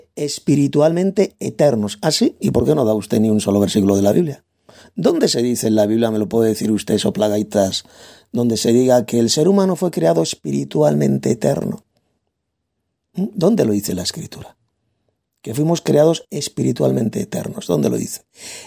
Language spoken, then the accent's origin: Spanish; Madrid, Community of Madrid, Spain; Pero yo no soy de Galicia, yo soy de Castilla. Yo soy de Madrid, soy español de pura cepa.